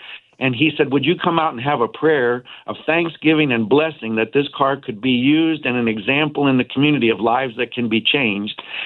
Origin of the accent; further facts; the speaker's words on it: Joliet, Illinois, United States; It's right down the street. I'm from Joliet, and I knew about the Salvation Army.